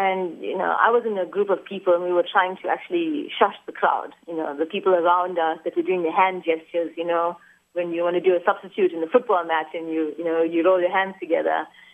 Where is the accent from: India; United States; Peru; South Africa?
South Africa; But as a South African, I have to say today, I was embarrassed because this was not the right moment.